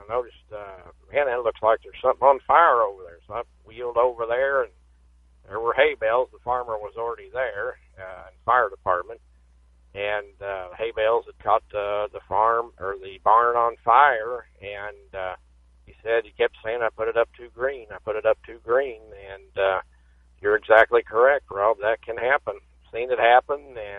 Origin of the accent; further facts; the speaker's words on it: Illinois, United States; somebody that's planted where I grew up in Illinois.